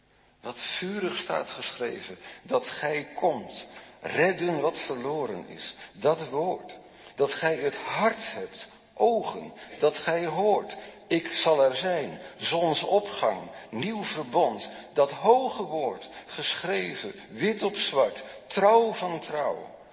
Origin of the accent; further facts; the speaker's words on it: Netherlands; Ik denk dat wij als Hollanders al afgehaakt hadden bij het tweede gebod.